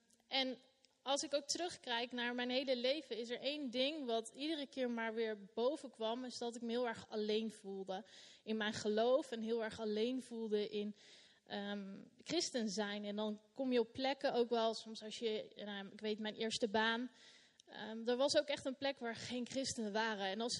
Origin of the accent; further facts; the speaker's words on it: De Bilt, Utrecht, Netherlands; Ik kom oorspronkelijk uit De Bilt, vlak naast Utrecht.